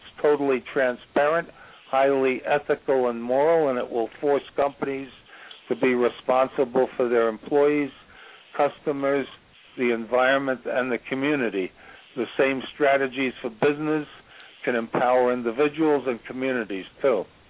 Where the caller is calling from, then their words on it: Virginia, United States; I'm calling from Virginia.